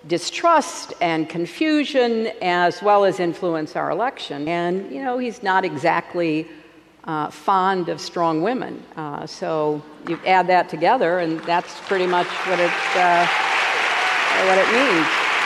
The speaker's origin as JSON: {"language": "English", "country": "United States", "said": "As a person, I'm okay. As an American, I'm pretty worried."}